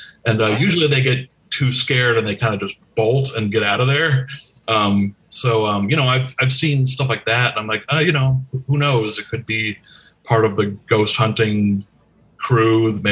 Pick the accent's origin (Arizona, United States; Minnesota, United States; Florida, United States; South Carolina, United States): Arizona, United States; Tucson; also born or lived in Los Angeles; I'm born here in LA, but I grew up in Tucson, Arizona.